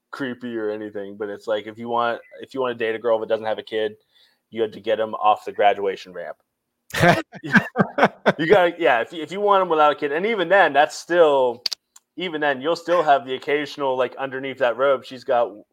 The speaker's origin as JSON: {"language": "English", "town": "Newark", "region": "Ohio", "country": "United States", "tie": "born or raised there", "also_born_or_lived": "Zanesville", "said": "Technically, I was born in Zanesville, which is like the worst, like the sluttier cousin of Newark. But then raised in Newark."}